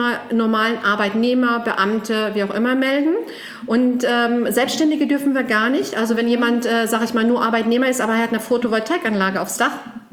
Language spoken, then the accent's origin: German; Herten, North Rhine-Westphalia, Germany; und ich komme aus dem Lebensort Herten-Westerholt.